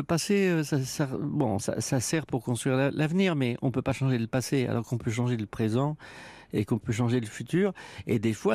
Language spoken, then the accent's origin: French; France; now in United States; je suis de culture française, bien sûr, je suis un Français qui vit aux États-Unis